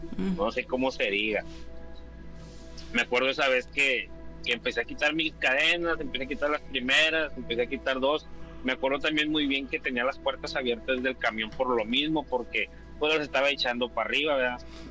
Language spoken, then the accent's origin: Spanish; Monterrey, Nuevo León, Mexico; Soy originario de Monterrey.